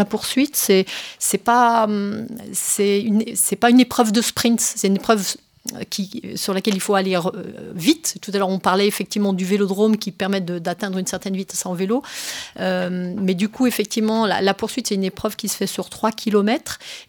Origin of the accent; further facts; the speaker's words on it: Saint-Étienne, Auvergne-Rhône-Alpes, France; j'ai 56 ans, j'habite à Terre-Noire, je suis née à Terre-Noire, donc c'est un quartier de Saint-Étienne.